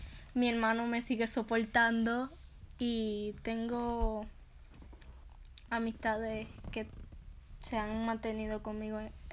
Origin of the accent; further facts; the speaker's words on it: Fajardo, Puerto Rico; now in United States; Vengo de Fajardo, Puerto Rico, y no me agradó la idea de venir. No fue bastante fácil el venir aquí. Pero me gusta como aquí. Lo único que extraño a las personas que dejé ahí en Puerto Rico.